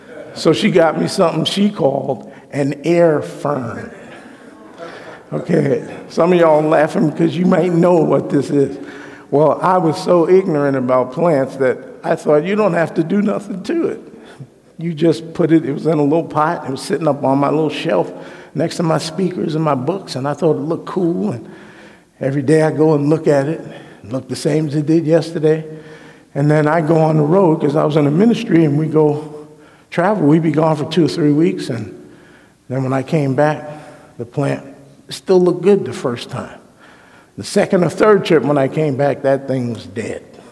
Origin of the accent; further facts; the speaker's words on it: New York City, New York, United States; When I was about in my early 20s, I grew up in New York City. And I was living in New York